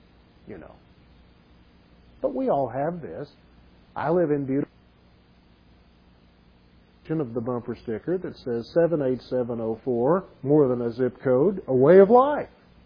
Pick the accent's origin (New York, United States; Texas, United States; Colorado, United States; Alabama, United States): Texas, United States; There may be attitudes and a demeanor that I have as a Texan, which, you know, I'm kind of proud